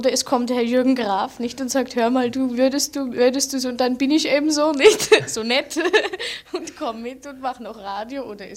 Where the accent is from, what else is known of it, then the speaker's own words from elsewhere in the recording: Ischia, Campania, Italy; In Ischia, meine Heimat, Campolos Heimat, nicht?